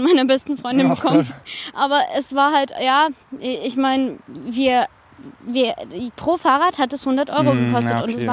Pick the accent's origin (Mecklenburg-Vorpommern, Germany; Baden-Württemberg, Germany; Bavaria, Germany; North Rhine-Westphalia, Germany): Baden-Württemberg, Germany; ich komme aus Baden-Württemberg, aus der Nähe von Straßburg.